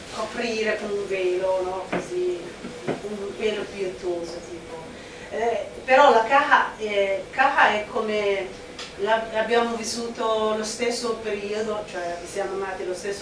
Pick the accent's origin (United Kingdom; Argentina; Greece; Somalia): Somalia; now in Milan, Italy; sono dalla Somalia, sono una piccola sopravvissuta che sopravvive a Milano, una normale migrata